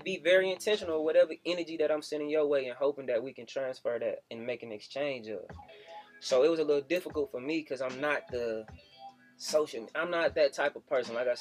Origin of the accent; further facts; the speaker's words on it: Columbia, South Carolina, United States; Now, I would say Columbia in my hometown, man. So, most artists that I know, it's so difficult for them to get their hometown to rock with them. And for whatever reason, my hometown has always rocked with me.